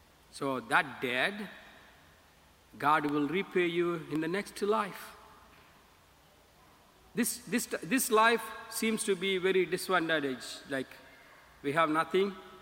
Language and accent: English; India; English is a second language; now in New York, United States; from India, and currently I'm serving in the Archdiocese of New York